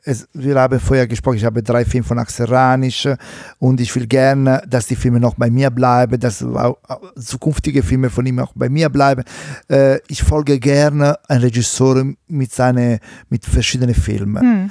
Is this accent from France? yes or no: no; Italy; accent: Italian; German is a second language; Auch mit meiner schlechten italienischen Akzent, das ist egal.